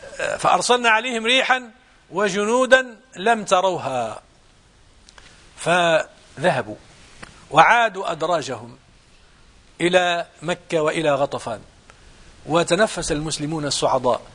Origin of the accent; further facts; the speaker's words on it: Tangier, Tanger-Tetouan-Al Hoceima, Morocco; رأيت مرة بأم عيني خيمة عظيمة ضربت أمام إحدى المساجد عندنا في المغرب